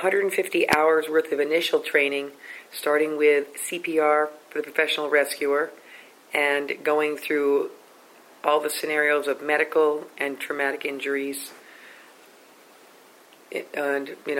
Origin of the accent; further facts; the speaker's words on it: Williamstown, Massachusetts, United States; born there; I was born in Williamstown, Massachusetts.